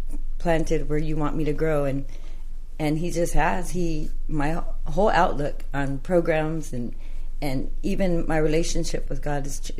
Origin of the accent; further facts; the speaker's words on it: Madera, California, United States; I'm from Madera.